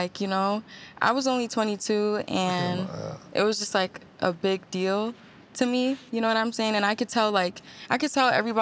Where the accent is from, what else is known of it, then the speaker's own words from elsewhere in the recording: New York City, New York, United States; yeah, I'm from the Bronx.